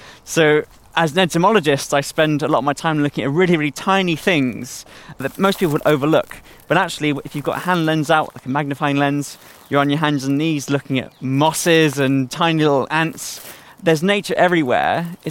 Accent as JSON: {"language": "English", "region": "South East England", "country": "United Kingdom", "tie": "born or raised there", "said": "I grew up in Oxfordshire, which is quite a green place to go up."}